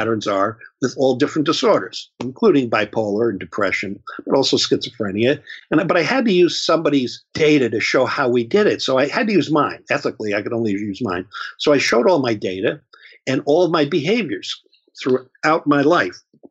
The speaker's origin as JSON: {"language": "English", "region": "New York", "country": "United States", "said": "And it's not just because I'm from New York."}